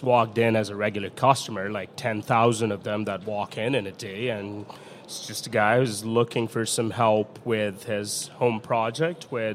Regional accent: Malaysia; moved away as an adult; also born or lived in Pakistan; now in Saskatchewan, Canada; Moved to Canada a little over 5 years now. I was born in Pakistan. That's where my family is from. Did some of my education there. Then I grew up in Malaysia.

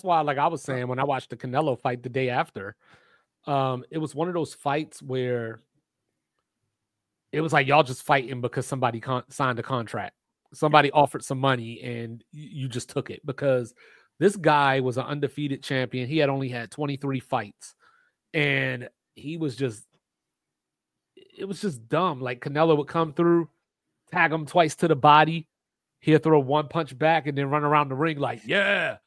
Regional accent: Baltimore, Maryland, United States; it's not just because I'm from Baltimore

